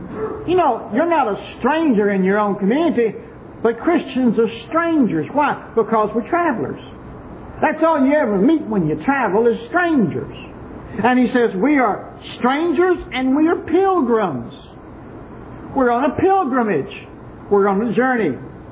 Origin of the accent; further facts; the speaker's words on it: Houston, Texas, United States; also born or lived in Angleton; I was born in Angleton, lived there a few months, I guess. Don't remember that. Spent the rest of my life in Houston.